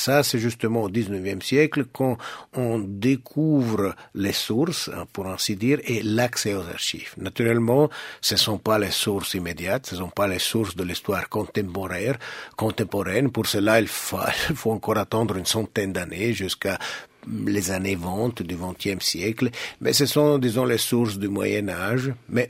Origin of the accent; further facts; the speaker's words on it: Poschiavo, Grisons, Switzerland; first language Italian; French is a second language; Oui, je suis né à Poschiavo en 1968, donc j'ai fait toutes mes écoles en italien. Et après, dans les Grisons, on peut pas faire la maturité en italien, j'ai dû la faire en allemand.